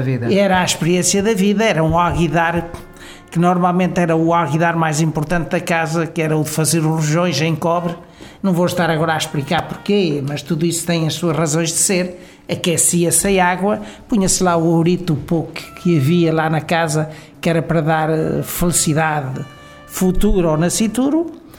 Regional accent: Aveiro, Centro, Portugal; born there; Eu nasci de facto numa cidade, a cidade mais rural, numa aldeia, a aldeia mais rural do concelho de Aveiro e atualmente continua a ser a mais pobre e a mais rural do concelho de Aveiro.

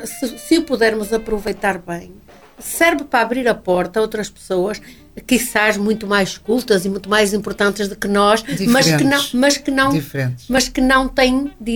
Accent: Portugal; Mas Portugal não, Portugal é grande, nós somos grandes.

